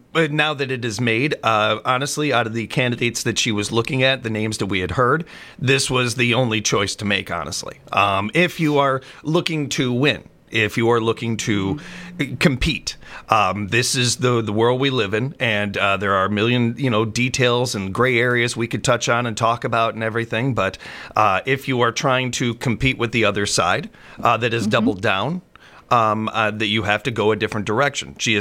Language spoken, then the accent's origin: English; Chicago, Illinois, United States; I grew up in a very political family. Growing up in Chicago, you are going to learn about politics.